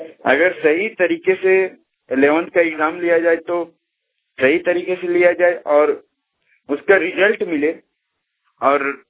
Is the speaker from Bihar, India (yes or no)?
no; Giridih, Jharkhand, India; now in Hazaribagh, India; मैं जम्मू डिस्ट्रिक्ट गिरिडीह से हूँ।